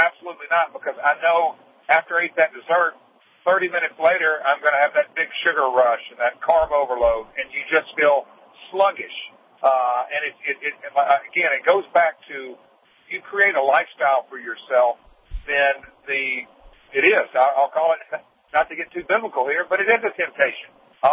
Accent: the South, United States; we were raised in the South on sweet tea

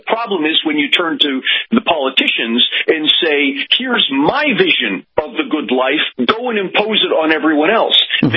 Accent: Pennsylvania, United States; So you have people, for example, in my home state of Pennsylvania, out in Philadelphia

